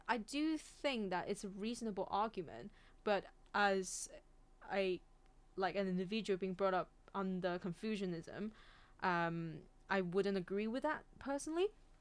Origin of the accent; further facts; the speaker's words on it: China; now in United Kingdom; being born and brought up in China as a Chinese